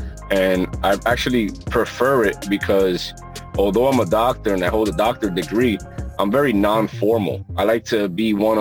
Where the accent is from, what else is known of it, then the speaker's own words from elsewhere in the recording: Bronx, New York, United States; And, you know, since I was born and raised in the Bronx, I appreciate it very much.